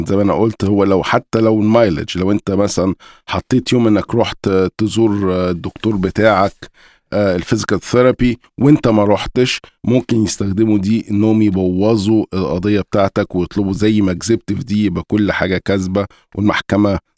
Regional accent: Egypt; احنا كتو نار على الفيسبوك كمصريين

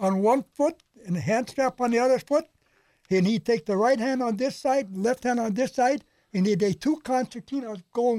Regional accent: Bolas, Minnesota, United States; born there; I was born in Bolas, Minnesota.

